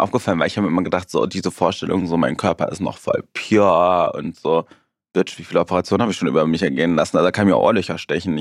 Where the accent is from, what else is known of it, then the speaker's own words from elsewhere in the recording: Cologne, North Rhine-Westphalia, Germany; also born or lived in Mönchengladbach; now in Düsseldorf, Germany; Ich bin da aufgewachsen in Köln, aber ich bin nicht in Köln geboren.